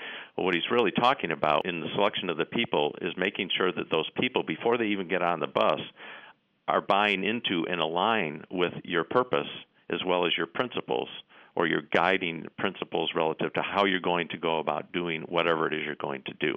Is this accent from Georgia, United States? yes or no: no; Chicago, Illinois, United States; I grew up just outside of Chicago. Of course, great Chicago Bull fan, a huge fan during the Michael Jordan era.